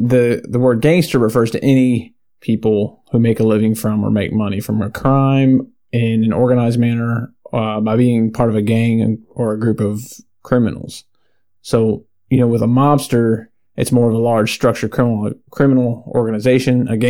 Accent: Indiana, United States; Now, this is kind of cool because I'm actually from Indiana, Austin's from Indiana

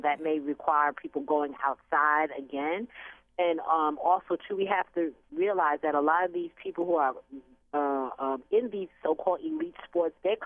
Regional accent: Queens, New York, United States; In growing up in Queens, we had lots of baseball fields, right?

